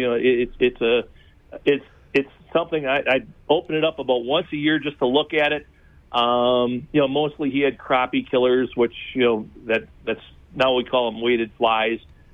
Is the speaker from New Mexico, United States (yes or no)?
no; West Bend, Wisconsin, United States; I grew up in West Bend, north of Milwaukee, and there were some lakes there that had pretty good bass fishing